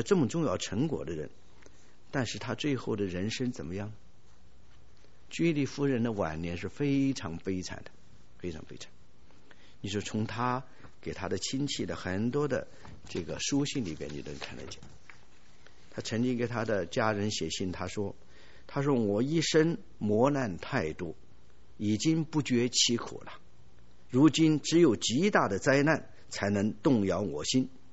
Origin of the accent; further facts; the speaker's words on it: China; 我们中国人是比较上进啊，我们中国人勤劳勇敢